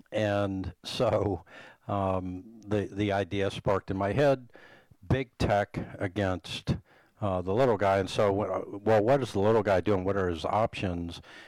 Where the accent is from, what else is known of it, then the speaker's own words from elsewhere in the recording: Virginia Beach, Virginia, United States; I'm from Virginia Beach, spent a lot of time in the Outer Banks